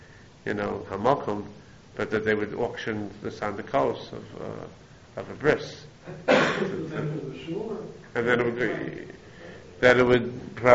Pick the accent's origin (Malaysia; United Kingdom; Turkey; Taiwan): Turkey; now in United States; We're Turkish Jews from Turkey. Not Syrian, we're Turkish.